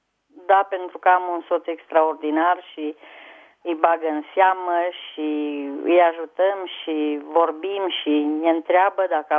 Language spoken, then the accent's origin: Romanian; Teleorman, Romania; vă sunt din Teleorman.